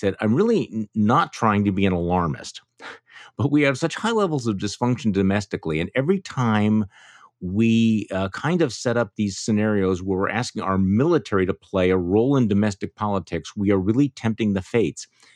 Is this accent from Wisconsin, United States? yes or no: yes; Wisconsin, United States; My home state senior Senator Ron Johnson has been saying